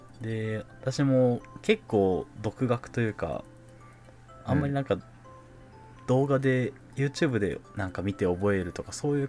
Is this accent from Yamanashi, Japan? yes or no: yes; Yamanashi, Japan; 多分それって地元の山梨の雪がさ、東京と違ってべちゃべちゃじゃない雪だったからだったろうなって